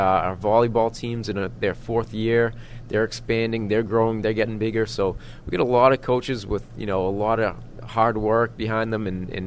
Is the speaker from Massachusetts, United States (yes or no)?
yes; Melrose, Massachusetts, United States; it was actually the athletic director when I was growing up in Melrose as a kid.